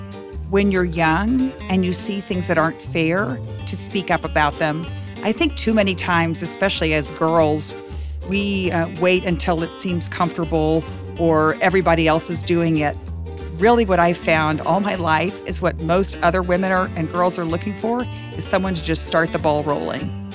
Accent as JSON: {"language": "English", "region": "Texas", "country": "United States", "tie": "born or raised there", "said": "I first got interested in women's rights when I was in seventh grade, growing up in Texas."}